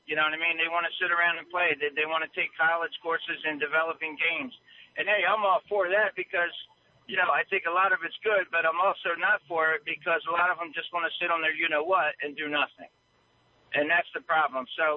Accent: Delaware, United States; now in Connecticut, United States; I grew up in Delaware. I've recently moved to Connecticut.

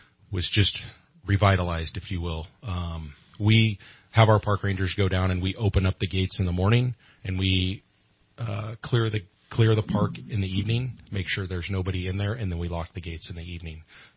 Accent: Cottonwood, California, United States; I'm a local born and raised in Cottonwood and started here at the Reading Police Department back in 2003.

